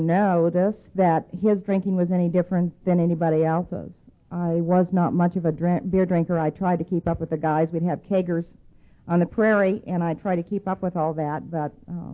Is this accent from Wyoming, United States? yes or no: yes; Cheyenne, Wyoming, United States; born there; I was born in 1941 in Cheyenne, Wyoming, to some parents who had waited 5 years for me.